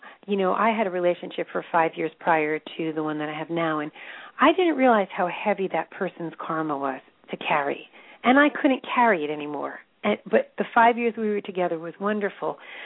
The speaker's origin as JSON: {"language": "English", "town": "Brooklyn", "region": "New York", "country": "United States", "tie": "born or raised there", "said": "as being half Italian, you know, my Italian relatives were in Bensonhurst, so I grew up a lot in Bensonhurst."}